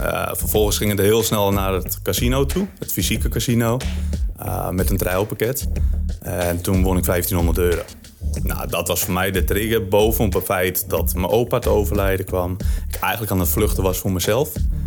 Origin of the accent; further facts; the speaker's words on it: Enkhuizen, North Holland, Netherlands; Ik kwam zelf uit Denkhuizen.